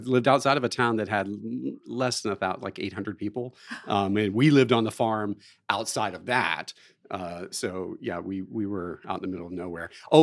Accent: Ohio, United States; I'm originally from Ohio.

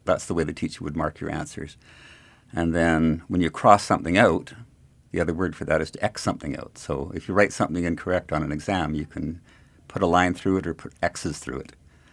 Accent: Thunder Bay, Ontario, Canada; born there; No, I was born in Thunder Bay, which is the northwest of Ontario, 1,600 kilometers from Ottawa.

